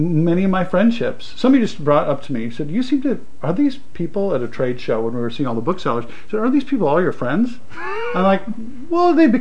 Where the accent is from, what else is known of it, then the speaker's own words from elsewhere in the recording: Montana, United States; now in Seattle, United States; I didn't know anybody in Seattle. I moved out from Montana, went west, and just, like, started.